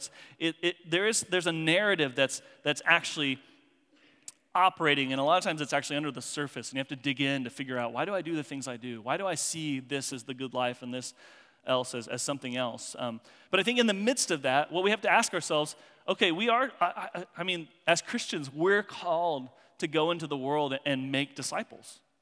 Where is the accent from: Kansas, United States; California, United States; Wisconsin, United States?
Kansas, United States; So I grew up mainly in rural southwestern Kansas, right? I mean, we could see the grain elevators in town from 20 miles away.